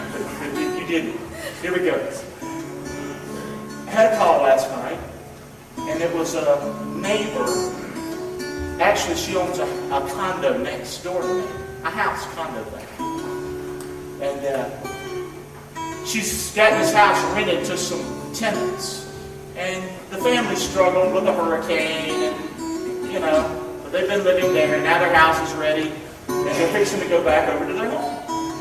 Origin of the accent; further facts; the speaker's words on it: North Carolina, United States; That dog came from my hometown in North Carolina.